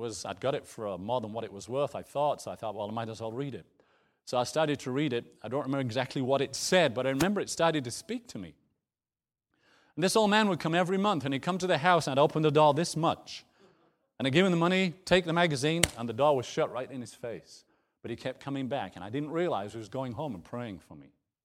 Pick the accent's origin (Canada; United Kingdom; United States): United Kingdom; York, Yorkshire and the Humber; I'm from York. It's an old Roman town. It's a tourist place.